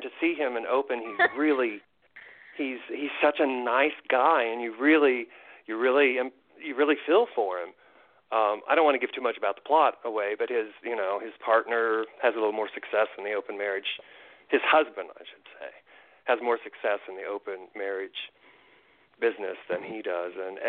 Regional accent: Indiana, United States; You know, I grew up in Indiana. Before even the internet, so I feel you.

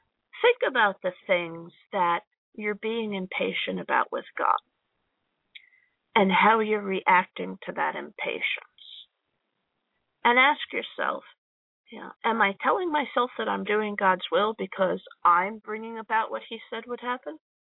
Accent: New Jersey, United States; I'm from the Jersey Shore, and I saw what Sandy did to my childhood home and every place that was dear to me. I loved it. I considered it my home and my childhood.

